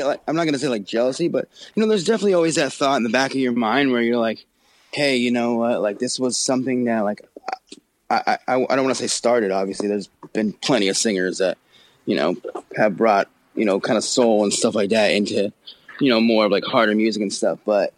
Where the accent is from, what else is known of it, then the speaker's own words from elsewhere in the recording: Canada; But I grew up in Canada pretty much I would say life